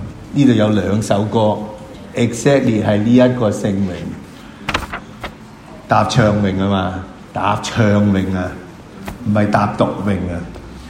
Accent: Hong Kong; 就係我哋香港人嘅特徵啦。

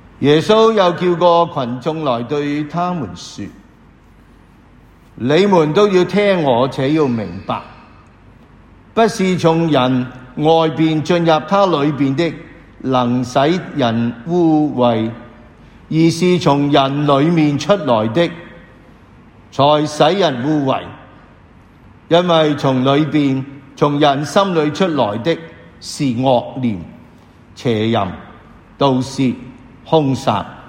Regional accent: Hong Kong; 我谂今日我哋香港人喺呢几年啊，好习惯啦吓。

